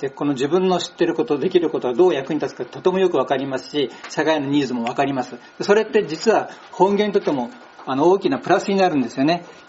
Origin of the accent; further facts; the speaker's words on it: Mito, Ibaraki, Japan; ずっと水戸で生まれ育ちました。